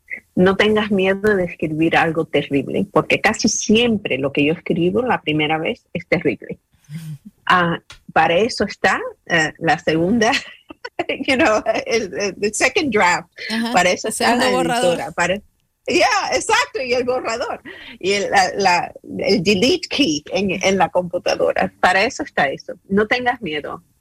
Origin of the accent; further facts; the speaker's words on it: Flushing, New York, United States; also born or lived in Virginia; yo crecí en Flushing, Queens, cerca de City Field, a donde juegan los Mets. Bueno, yo nací en Virginia cuando mis padres llegaron